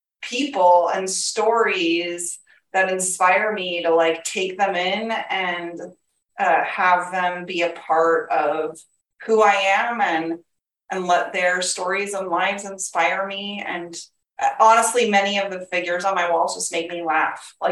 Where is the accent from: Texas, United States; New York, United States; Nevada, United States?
Nevada, United States; Las Vegas; Maybe it has something to do with the fact I grew up out in Las Vegas and my parents were kind of unearthed from our family.